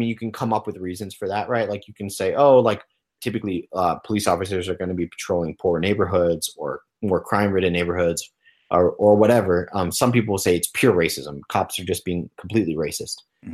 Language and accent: English; Long Island, New York, United States; born there; I was born on Long Island.